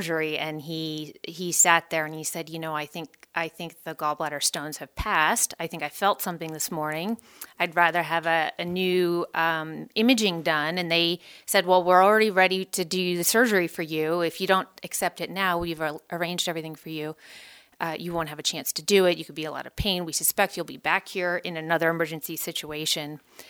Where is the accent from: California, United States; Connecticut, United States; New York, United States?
California, United States; you said I'm from the Bay Area